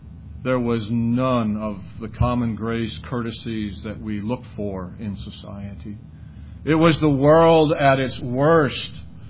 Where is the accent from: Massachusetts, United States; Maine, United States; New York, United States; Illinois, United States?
Illinois, United States; Chicago; So I didn't see that growing up in Chicago